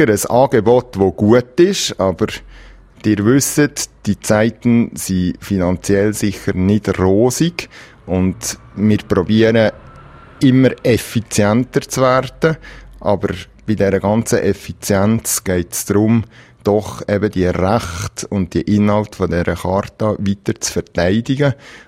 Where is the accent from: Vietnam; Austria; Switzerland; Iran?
Switzerland; Weil auch bei uns in der Schweiz kann man sicher Sachen verbessern und die guten Sachen probieren zu erhalten.